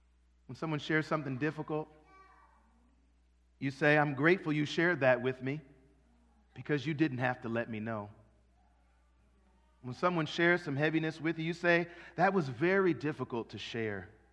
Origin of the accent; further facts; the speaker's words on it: Toledo, Ohio, United States; born there; also born or lived in Washington, D.C.; I used to not even tell people that I was born in Toledo, Ohio because of all of the shade.